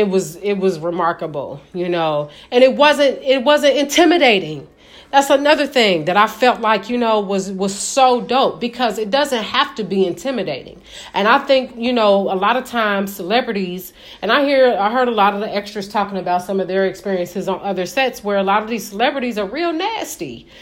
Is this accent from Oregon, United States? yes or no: no; Indianapolis, Indiana, United States; We're both from Indianapolis, which was ironic.